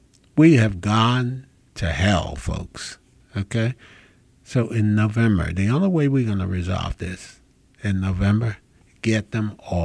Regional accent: New Jersey, United States; also born or lived in Mobile; So in New Jersey, where I grew up, I was born in Mobile

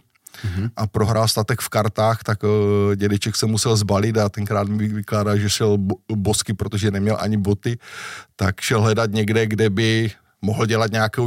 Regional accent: Krnov, Moravian-Silesian Region, Czechia; Tak já jsem se narodil v Krnově. Celé dětství vlastně a celý život jsem i v Krnově. Jsem krnovský patriot, dalo by se říct.

